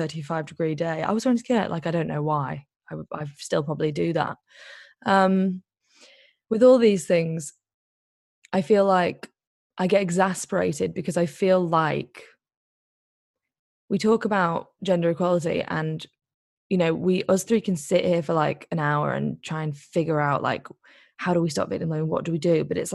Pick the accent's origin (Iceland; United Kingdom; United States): United Kingdom; Liverpool, North West England; I'm a very, very working class. I'm actually from Liverpool.